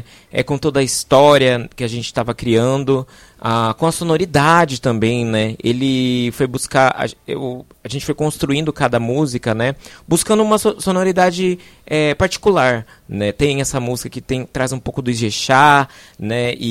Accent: Corumbá, Mato Grosso do Sul, Brazil; que foi em Corumbá, que é uma cidade que eu tenho muito, muito carinho, onde eu nasci, fui criado lá durante muitos anos.

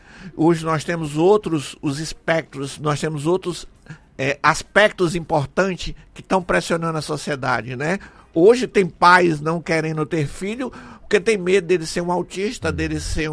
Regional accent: Ariquemes, Rondônia, Brazil; eu sou do interior aqui de Ariquemes

